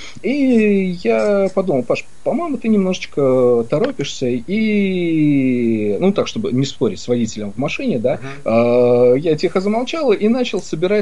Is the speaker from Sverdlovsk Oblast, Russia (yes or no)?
no; Saint Petersburg, Russia; moved away as an adult; now in France; Я родом из Питера, но уехал в 18 лет, вот перед дефолтом, да, армию косить. Уехал во Францию